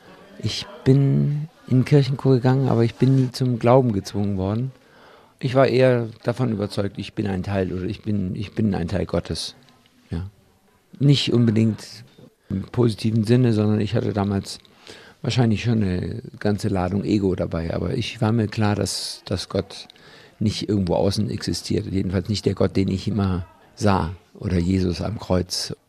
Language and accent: German; Southern Germany, Germany; Ich bin in Süddeutschland groß geworden.